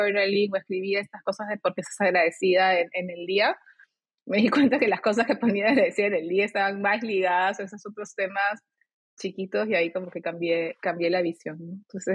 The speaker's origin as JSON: {"language": "Spanish", "country": "Peru", "said": "yo soy peruana, vivo en Perú y estudié en Perú."}